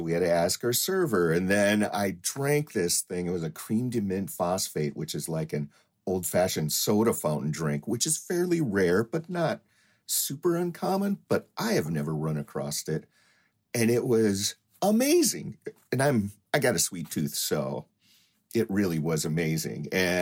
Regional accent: Colby, Kansas, United States; So actually, I grew up outside of Colby. When we went to town, we would go to Colby.

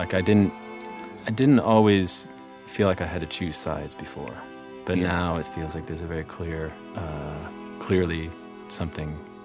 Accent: Midwest, United States; I grew up in the Midwest, not always living amongst people that I agree

